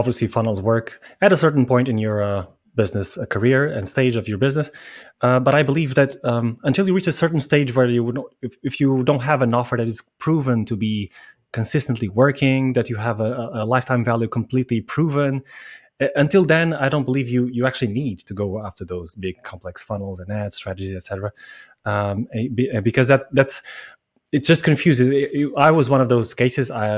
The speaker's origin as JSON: {"language": "English", "region": "Lisbon", "country": "Portugal", "also_born_or_lived": "Dublin, Ireland", "said": "I'm from Lisbon, Portugal. So I'm on the other side of the pond."}